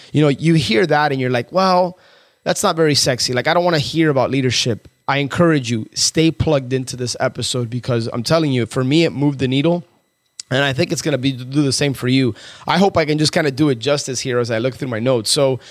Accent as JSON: {"language": "English", "town": "Miami", "region": "Florida", "country": "United States", "tie": "born or raised there", "said": "At Marlins Park here in my hometown, Miami, just 2-3 weeks ago."}